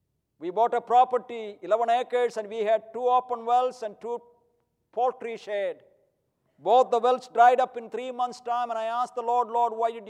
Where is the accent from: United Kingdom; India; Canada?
India; English is a second language; now in United States; I asked Dr. Vickers, and I'm from India, you know that. I don't know the American culture that well.